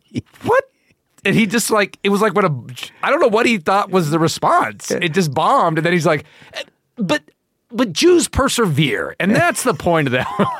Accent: Boonville, California, United States; I grew up in the woods in a little place called Boonville, California.

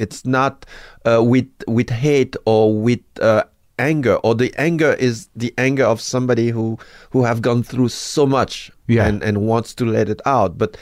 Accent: Haiti; I'm Haitian. I'm born in Haiti.

